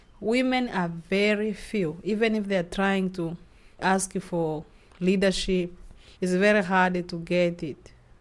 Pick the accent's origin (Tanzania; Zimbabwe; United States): Tanzania; English is a second language; That for me is already gone, because I come from Tanzania.